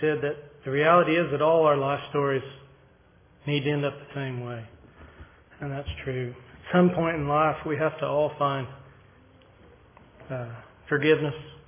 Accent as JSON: {"language": "English", "town": "Bloomington", "region": "Indiana", "country": "United States", "tie": "born there", "said": "I was born in October of 1976 in Bloomington, Indiana at the Monroe County Hospital"}